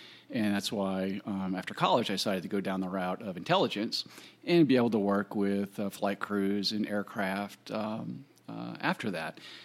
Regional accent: Virginia, United States; I grew up in Virginia.

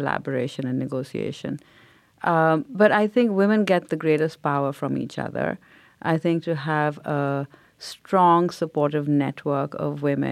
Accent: India; growing up in India, I was always told, be very quiet.

